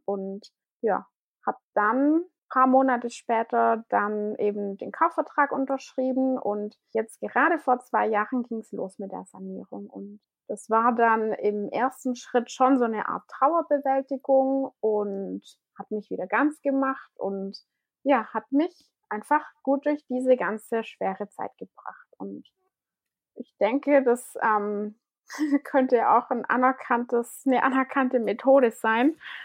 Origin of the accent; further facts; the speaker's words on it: Southern Germany, Germany; ich komme hier aus Süddeutschland. Ich wohne so ungefähr eine Stunde nördlich vom Bodensee